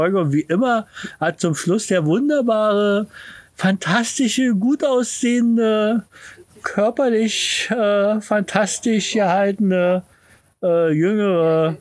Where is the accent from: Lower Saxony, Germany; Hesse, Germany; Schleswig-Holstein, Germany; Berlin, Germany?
Berlin, Germany; ich bin Berliner.